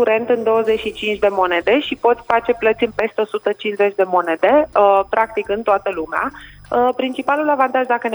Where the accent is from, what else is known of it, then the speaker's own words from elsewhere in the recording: Moldavia, Romania; Și eu sunt născută și crescută în Moldova.